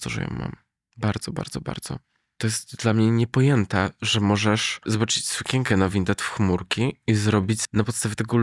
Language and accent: Polish; Silesian Voivodeship, Poland; A ja uważam, że jestem prosta działka ze Śląska, co nie?